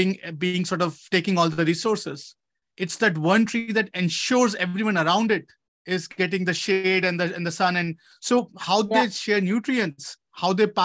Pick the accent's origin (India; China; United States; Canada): India; And somehow as an Indian, I have to know all the answers.